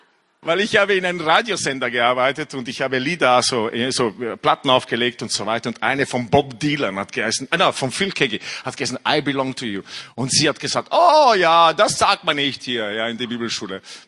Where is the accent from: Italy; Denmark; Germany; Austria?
Italy; German is a second language; moved away; ich bin in Italien aufgewachsen mit einer französischen Mutter, da habe ich Französisch so gesprochen mit meiner Mom und manche Freunde in Frankreich. Und dann habe ich in England Theologie studiert und dort habe ich Englisch gelernt.